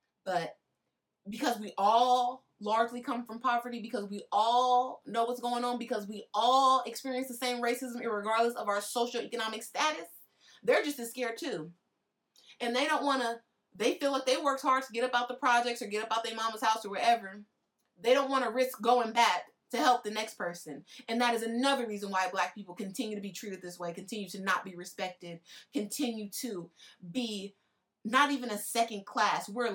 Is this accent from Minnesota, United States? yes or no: no; California, United States; Like, as a Californian, I don't expect nothing less from the slave states